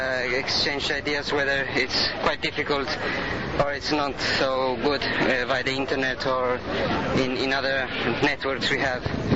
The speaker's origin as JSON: {"language": "English", "town": "Rome", "region": "Lazio", "country": "Italy", "said": "We are from Rome."}